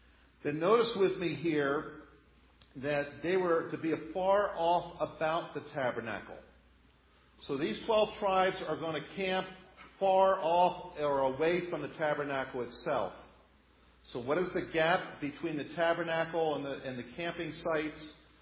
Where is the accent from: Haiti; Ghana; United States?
United States; if that doesn't bring tears to your eyes, I'm not sure what would as an American.